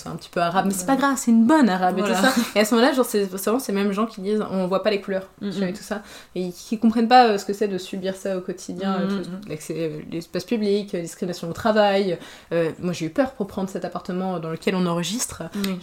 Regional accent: France; born there; Mais moi, je suis née en France. Je suis dans mon pays, tu vois.

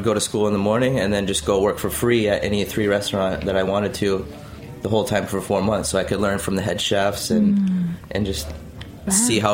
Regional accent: Iowa, United States; I guess me growing up in Iowa, you know, I didn't have sushi until like later in high school when I travel to like Colorado, snowboarding and those things

